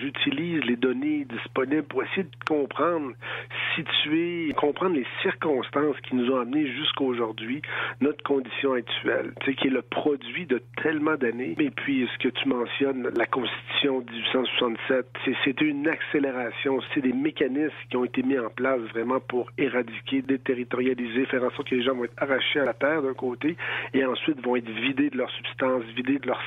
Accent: Quebec, Canada; now in Ottawa, Canada; le territoire du Grand Nitassinan, le territoire traditionnel Innu, là, c'est de là que je viens, mais maintenant, je suis à Ottawa.

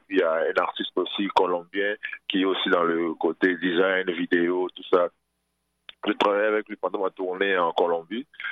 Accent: Kinshasa, DR Congo; Moi, je viens du Congo, Kinshasa, et j'ai grandi dans la famille musicale.

